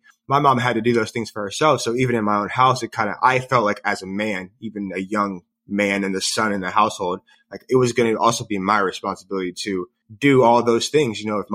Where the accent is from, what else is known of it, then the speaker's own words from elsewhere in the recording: Columbus, Ohio, United States; So I grew up in Columbus, Ohio, as I mentioned earlier.